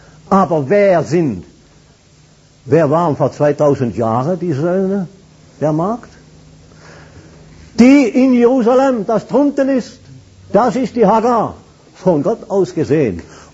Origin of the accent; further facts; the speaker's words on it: Schaffhausen, Switzerland; ich bin ein Schweizer, aber ein Schaffhauser.